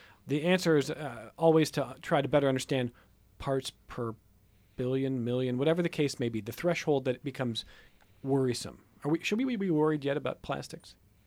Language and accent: English; Cleveland, Ohio, United States; I'm from Cleveland.